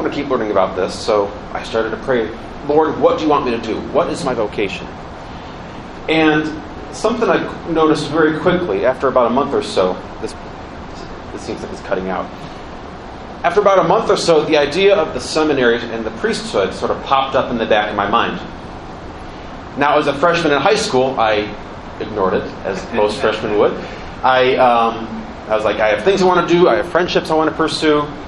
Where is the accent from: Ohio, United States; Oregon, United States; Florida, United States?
Ohio, United States; Cuyahoga Falls; I grew up over in Cuyahoga Falls. I'm one of six boys, so I have five brothers.